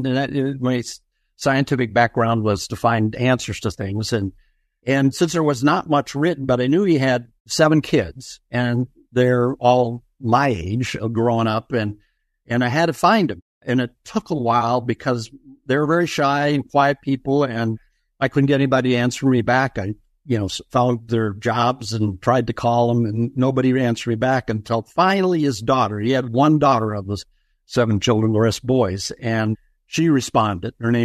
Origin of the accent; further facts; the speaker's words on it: Wisconsin, United States; moved away as an adult; now in San Diego, United States; Well, I grew up in Wisconsin. My father was a physician there, and so I ended up going into medicine and moved to San Diego more than 50 years ago and have been here now, a retired physician.